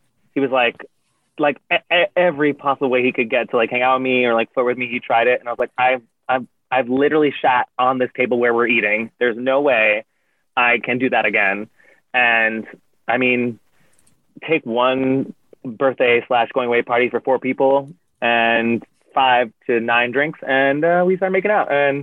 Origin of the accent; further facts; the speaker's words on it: Yonkers, New York, United States; Like, I'm from Yonkers. He's from the Bronx or Brooklyn.